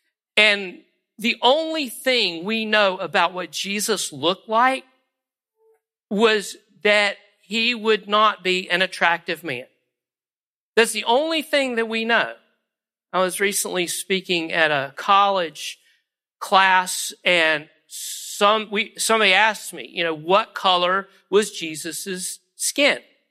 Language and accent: English; High Point, North Carolina, United States; So when I was growing up in High Point, North Carolina, I was called a Christ killer.